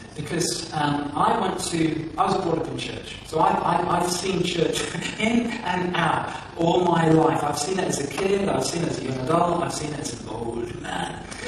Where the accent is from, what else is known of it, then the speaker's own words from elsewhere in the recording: England, United Kingdom; If we were Irish, we'd say yous. But we're English and just so we say you